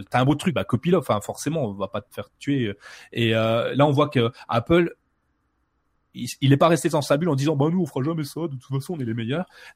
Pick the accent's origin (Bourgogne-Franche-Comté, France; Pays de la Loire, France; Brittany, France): Bourgogne-Franche-Comté, France; accent: Franc-Comtois; J'ai un accent franc-comtois, proche de l'accent suisse ou de l'accent belge.